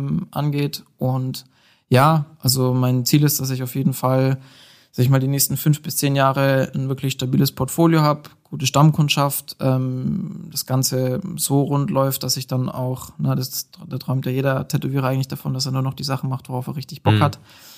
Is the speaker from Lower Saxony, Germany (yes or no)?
no; Baden-Württemberg, Germany; wo mir als Schwabe